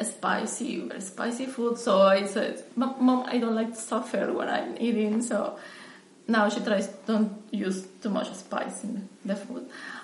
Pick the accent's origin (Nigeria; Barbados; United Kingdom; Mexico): Mexico; English is a second language; now in United States; Yes, I am from Mexico. And I think I know a little bit about Mexican cuisine.